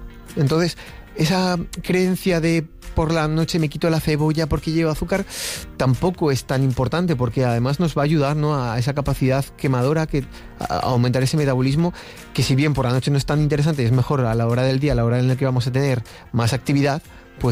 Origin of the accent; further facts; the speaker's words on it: Aragon, Spain; Claro, decíamos, sí, sí, es nuestro, es de aquí, de Aragón